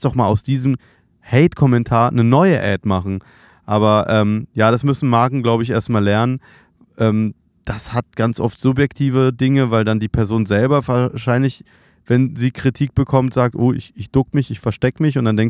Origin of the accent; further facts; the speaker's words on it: Berlin, Germany; Ich bin Berliner